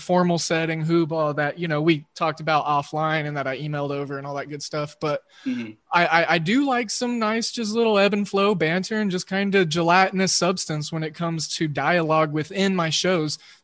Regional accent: Oklahoma, United States; Well, like you, I'm a Midwesternite, and I grew up in Oklahoma watching WGN, and I watched a lot of White Sox and a lot of Cubs games

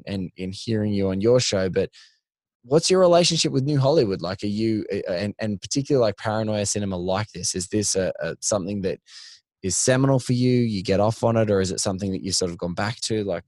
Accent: Australia; maybe it's me just being an Aussie

